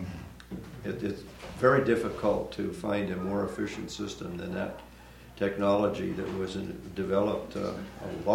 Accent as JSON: {"language": "English", "region": "Montana", "country": "United States", "tie": "born or raised there", "said": "That's occurring also in the area where I grew up in Montana, where the wind blows a lot."}